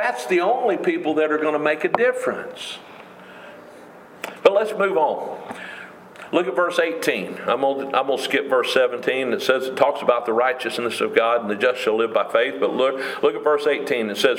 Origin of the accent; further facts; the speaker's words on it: Polk County, United States; I grew up here in Polk County, and to me it's amazing that I preached in more states on the west side of the Mississippi than I have on the east side.